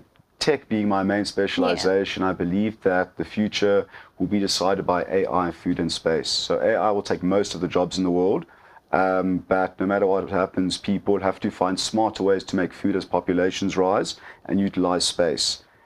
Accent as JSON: {"language": "English", "region": "England", "country": "United Kingdom", "said": "I'm English, and the major languages are Afrikaans, Zulu, and Khoza."}